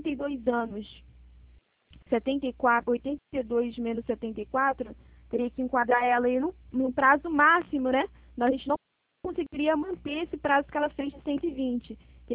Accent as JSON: {"language": "Portuguese", "region": "Rio de Janeiro", "country": "Brazil", "said": "Que também somos aqui do Rio."}